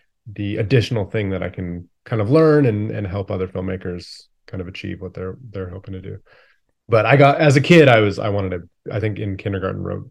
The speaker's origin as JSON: {"language": "English", "town": "Calgary", "region": "Alberta", "country": "Canada", "tie": "born or raised there", "lives_now": "Vancouver, Canada", "said": "But yeah, I grew up in Canada, mostly Calgary, Alberta, where we still shoot a lot of the movies. Mm-hmm. So it's kind of fun to, like, I'm in Vancouver now, but we just shot Brandon's movie in Calgary. And so I'm constantly back, family's there and stuff."}